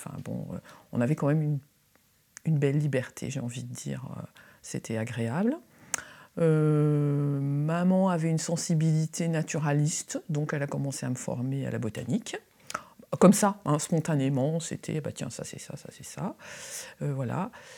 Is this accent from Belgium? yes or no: no; Orléans, Centre-Val de Loire, France; born there; Alors, je suis née à Orléans en 1960.